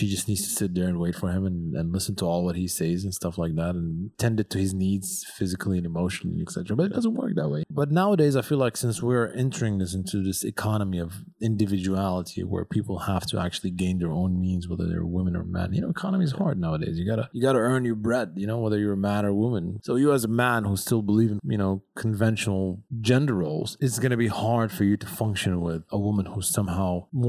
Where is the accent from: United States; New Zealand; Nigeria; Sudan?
Sudan; Shendi, River Nile; I live in Chendi, which is up north, and I'm from Chendi originally, where the pyramids are located around that area. Even when I was a kid there, because I was born in Sudan, I never knew we had pyramids.